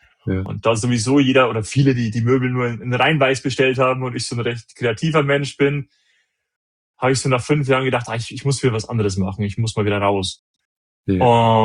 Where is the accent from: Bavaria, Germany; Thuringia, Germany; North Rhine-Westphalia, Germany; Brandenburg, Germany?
Bavaria, Germany; Ich komme aus der Regensburger Gegend, also nördliche Oberpfalz hoch.